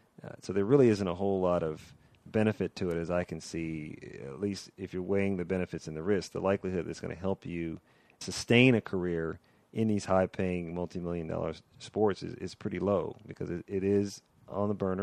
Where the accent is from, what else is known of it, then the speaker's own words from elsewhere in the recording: Los Angeles, California, United States; Well, I grew up in Los Angeles, not such a nice part of Los Angeles, so I had a little bit of an aptitude for science.